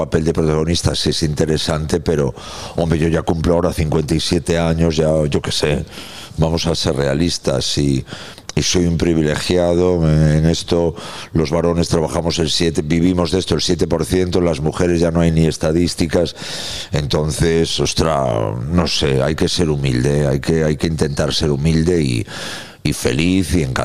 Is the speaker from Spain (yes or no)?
yes; Santiago de Compostela, Galicia, Spain; Yo me crié así, en el Cine Capitol, Santiago de Compostela